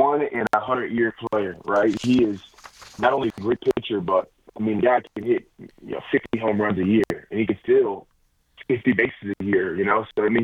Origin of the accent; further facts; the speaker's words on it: Charleston, South Carolina, United States; also born or lived in Atlanta; We grew up in Atlanta before we moved to Charleston. When I was really young, we moved to Charleston. And, we moved back to my dad's home.